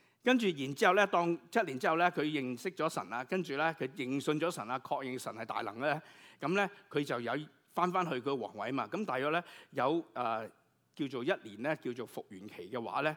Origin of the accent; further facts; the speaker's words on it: China; 可能我哋中國人咧，美國西方可能會詳細啲